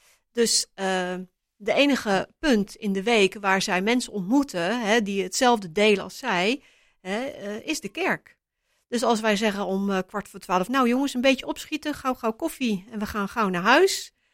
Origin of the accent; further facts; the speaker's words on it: Netherlands; hoe wij als Nederlanders reageren op onderwerpen